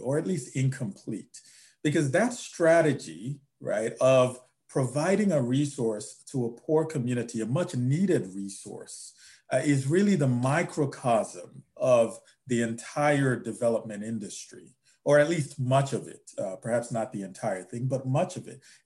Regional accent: Nigeria; moved away as an adult; now in United States; I'm originally from Nigeria and was fortunate to come to the U.S. to study. In 2000

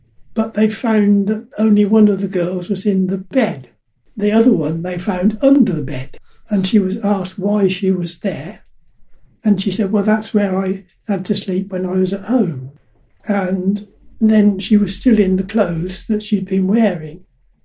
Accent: Bletchley, South East England, United Kingdom; I lived in this house, was born in this house, so I've been here all my life.

